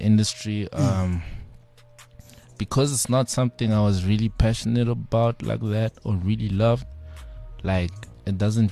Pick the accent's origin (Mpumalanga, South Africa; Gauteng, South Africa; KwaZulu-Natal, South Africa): Gauteng, South Africa; Pretoria; because I'm from Pretoria, the music's not the same. I got to Joburg